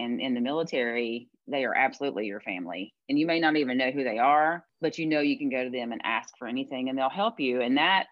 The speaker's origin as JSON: {"language": "English", "region": "Tennessee", "country": "United States", "tie": "born or raised there", "said": "still where I worked in Nashville. And then we didn't leave that area until 2011. So I never left my hometown until we went to the War College in Rhode Island."}